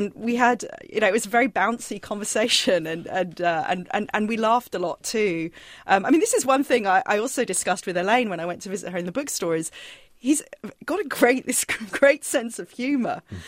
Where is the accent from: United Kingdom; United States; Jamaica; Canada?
United Kingdom; England; moved away; I grew up in England